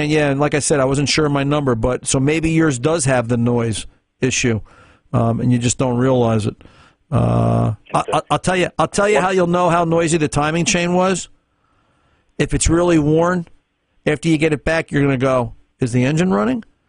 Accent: New Jersey, United States; I often explain to people it sounds like, and I'm from New Jersey, so I'm used to this

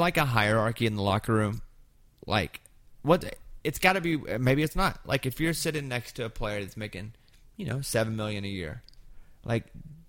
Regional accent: the South, United States; For me, like I grew up in the South, but I love hip hop.

